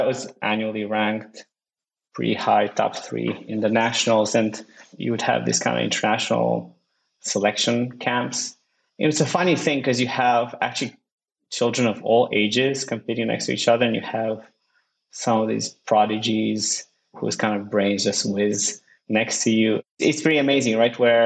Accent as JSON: {"language": "English", "country": "Romania", "tie": "born or raised there", "second_language": "English", "said": "Yeah, so I grew up in Romania."}